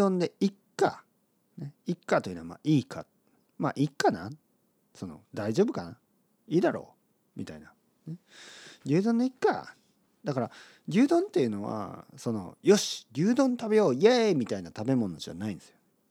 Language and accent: Japanese; Oita, Japan; now in Tokyo, Japan; 大分の僕の出身のまあまあ家から、まあ、まあ家からは遠いか、家からは遠いけど僕が行っていた高校の近くに